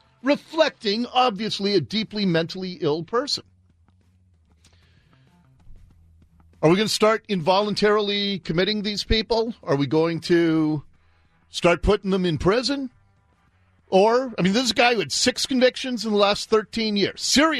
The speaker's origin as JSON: {"language": "English", "town": "Seattle", "region": "Washington", "country": "United States", "tie": "born or raised there", "said": "I mean, I grew up here in Seattle. I've watched the evolution of our state."}